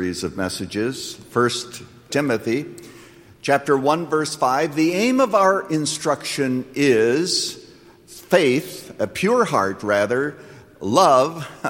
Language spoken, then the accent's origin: English; Canada; when I was a boy growing up in Canada, I went to school, first of all, in the summer with a horse and buggy, and then in the winter with a sleigh and with a horse.